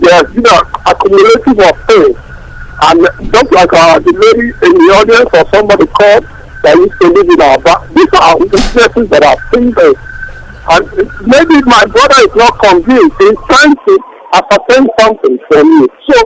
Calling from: Toronto, Ontario, Canada; I'm calling from Toronto.

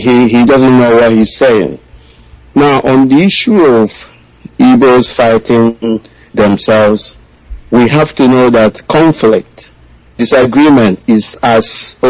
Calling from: London, United Kingdom; And I'm calling from London.

